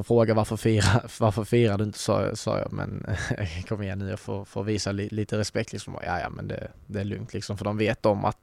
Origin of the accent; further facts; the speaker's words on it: Kristianstad, Skåne, Sweden; jag kanske är född i Nosaby. Men jag är från Kristianstad och har bott i Kristianstad i nästan hela mitt liv.